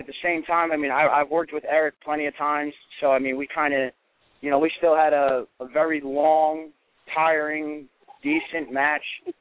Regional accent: New York, United States; You know, I'm really Italian. I'm really from New York. And I really do have that, you know, that fighting spirit. You know, I mean, that's how it was in my part of New York where I grew up.

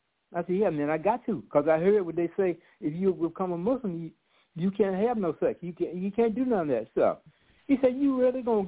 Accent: Montgomery, Alabama, United States; because I saw growing up in Montgomery, Alabama, in the 50s and the 60s

